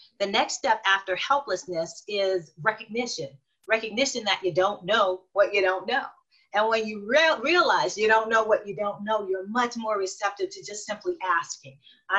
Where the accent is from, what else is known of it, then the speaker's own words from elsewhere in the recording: New Orleans, Louisiana, United States; I'm from New Orleans, born and raised through and through. And gumbo was an integral part of my growing up.